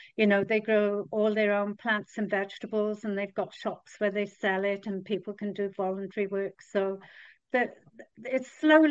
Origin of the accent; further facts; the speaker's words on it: Bridgend, Wales, United Kingdom; moved away; Just like I came from Bridgend in South Wales, and not long after I left